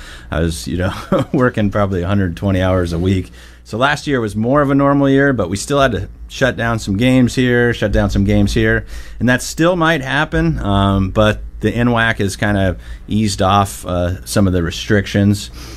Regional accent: Tri-Cities, United States; I came in, you know, didn't want to go far from home. I grew up in Tri-Cities, so it was close to home.

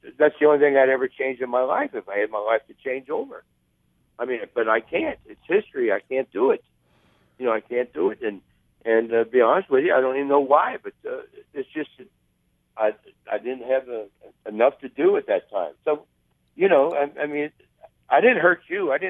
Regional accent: Cincinnati, Ohio, United States; And, you know, I'm from Cincinnati. I was born 3 miles from the ballpark.

